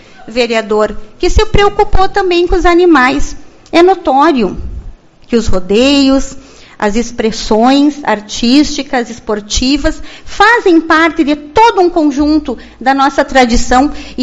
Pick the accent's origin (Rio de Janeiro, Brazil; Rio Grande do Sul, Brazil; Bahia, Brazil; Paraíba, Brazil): Rio Grande do Sul, Brazil; Uruguaiana; somos gaúchos. Eu sou gaúcha, sou uruguaianense.